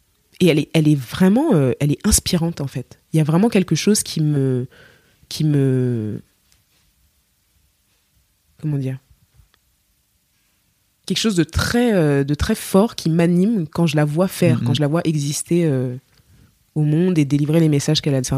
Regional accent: Cameroon; Je dis non mais c'est bon, de toute façon je suis camerounaise.

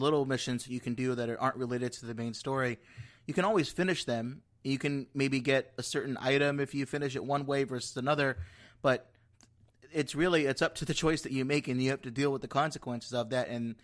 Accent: California, United States; now in Washington, United States; I grew up in California, right where the first two games were there.

